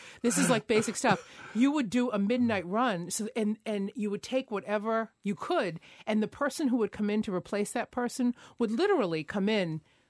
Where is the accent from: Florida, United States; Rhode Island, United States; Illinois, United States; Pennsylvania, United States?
Rhode Island, United States; I'm from Rhode Island, and I forgot about that.